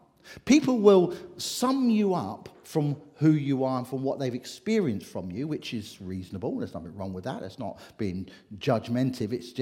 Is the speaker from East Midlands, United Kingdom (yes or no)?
no; Bracknell, South East England, United Kingdom; But as a teenager, growing up in Bracknell particularly, I was quite rebellious.